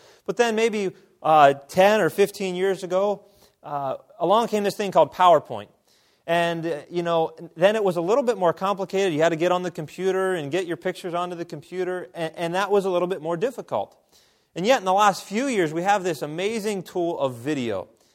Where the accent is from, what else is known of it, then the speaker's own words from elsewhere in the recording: Elizabethtown, Pennsylvania, United States; now in Altoona, United States; I grew up right here in Elizabethtown attending this church, and so it is always good to be back.